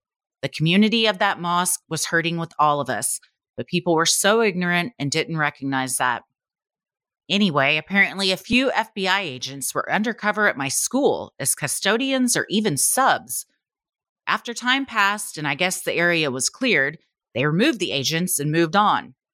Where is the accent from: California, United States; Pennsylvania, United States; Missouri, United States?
California, United States; San Diego; born or raised there